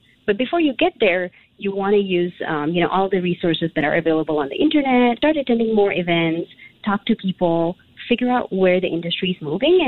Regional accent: Singapore; when we were growing up in Singapore

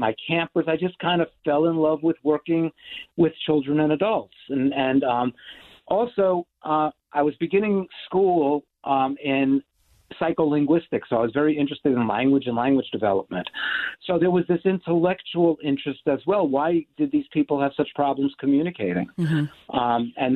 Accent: New York City, New York, United States; I was a kid growing up in New York City and in a lower middle class family, and my father was able to get me a job working in this print shop in Manhattan.

